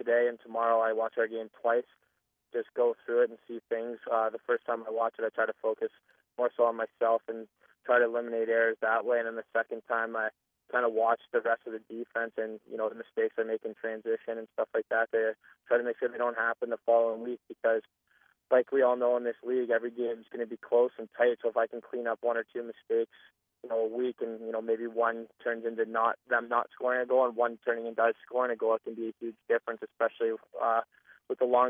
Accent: Orangeville, Ontario, Canada; obviously growing up in Orangeville, being a Rock fan

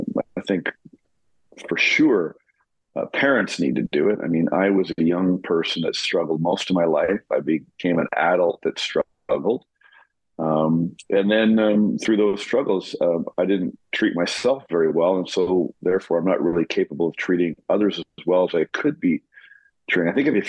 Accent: Canada; I'm born and raised in Canada. I divide my time between Canada and New York

